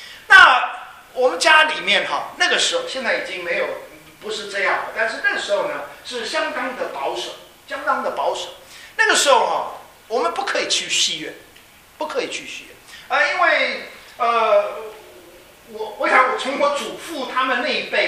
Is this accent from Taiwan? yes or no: yes; Kaohsiung, Taiwan; 我是在台湾出生长大的，在高雄那时候我的父母亲在高雄服侍，在一个神学院里面叫圣光神学院。我们家就住在火车站的前面